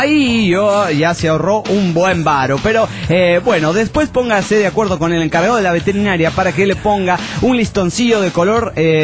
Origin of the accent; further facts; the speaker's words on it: Chiapas, Mexico; de Tus Lautier, Chiapas.